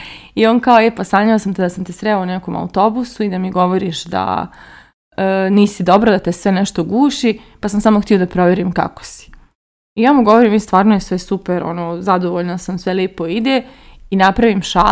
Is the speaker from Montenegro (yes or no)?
no; Banja Luka, Republika Srpska, Bosnia & Herzegovina; also born or lived in Kosovo / Sarajevo; now in Belgrade, Serbia; još kao dijete sam živjela na Kosovu, pa u okolini Sarajeva, pa smo se preselili u Banja Luku, pa smo u Banja Luci se selili ne znam koliko puta, pa sam živjela tu i u podrumu